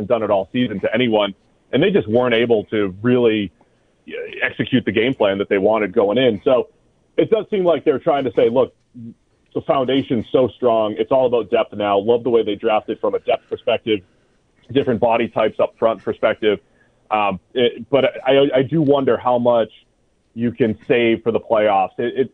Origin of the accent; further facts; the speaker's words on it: New England, United States; I grew up in New England